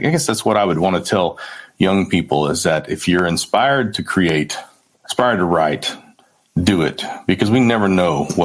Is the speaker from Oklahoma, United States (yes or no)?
yes; Oklahoma, United States; as a kid growing up in Oklahoma, outside the bubble, off the mothership